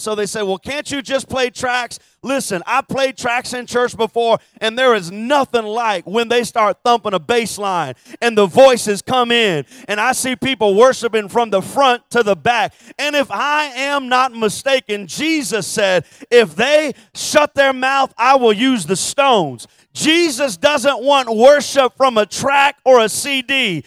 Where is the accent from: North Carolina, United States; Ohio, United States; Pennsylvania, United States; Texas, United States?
Texas, United States; born a Texan. I thank God when people ask us where we're from, we don't say we're from the U.S. We say we're from Texas, right?